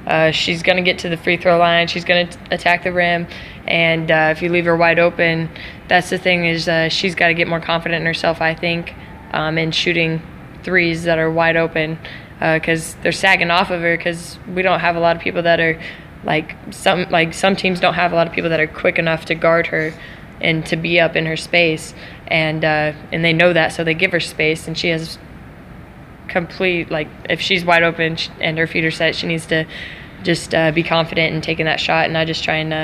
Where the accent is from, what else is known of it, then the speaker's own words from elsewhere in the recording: Missouri, United States; I grew up in Missouri, so I was a Mizzou fan growing up